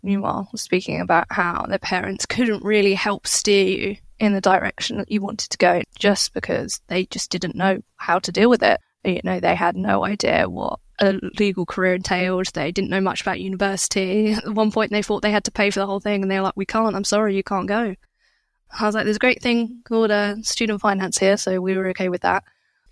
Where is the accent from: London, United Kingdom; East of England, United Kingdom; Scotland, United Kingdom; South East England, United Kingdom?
South East England, United Kingdom; Isle of Wight; Well, I grew up on the Isle of Wight